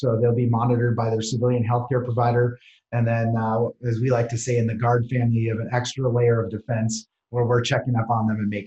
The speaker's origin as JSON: {"language": "English", "town": "Antigo", "region": "Wisconsin", "country": "United States", "tie": "born or raised there", "said": "here in my home state of Wisconsin."}